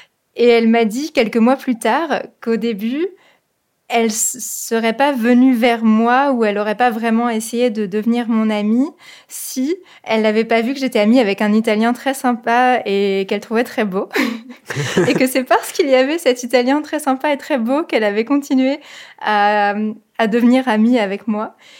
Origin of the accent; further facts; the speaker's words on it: Paris, Île-de-France, France; now in Nantes, France; Et quand elle a su que je venais de Paris, elle m'a dit « Ah oui, bah, c'est toi qui fais augmenter les loyers.